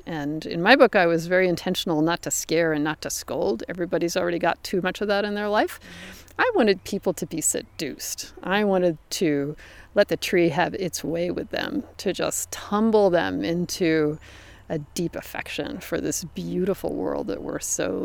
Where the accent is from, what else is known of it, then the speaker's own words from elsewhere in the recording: Pacific Northwest, United States; I come from the Northwest, which is a very benign place. Nothing is after you.